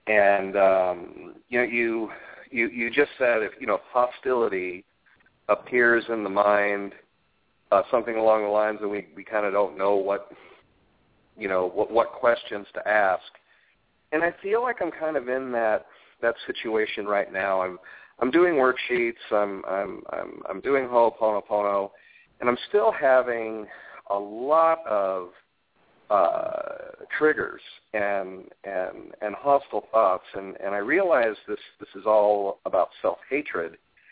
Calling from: Phoenix, Arizona, United States; I'm in Phoenix, Arizona.

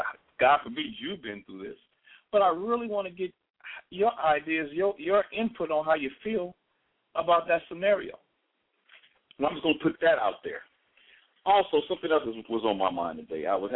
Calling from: Houston, Texas, United States; I'm here online from Houston, Texas, and it has been hot down here in Houston.

